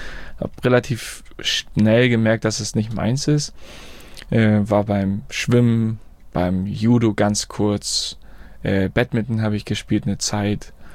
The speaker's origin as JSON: {"language": "German", "town": "Flensburg", "region": "Schleswig-Holstein", "country": "Germany", "tie": "born there", "said": "Also ich bin in Flensburg geboren im Jahr 2000"}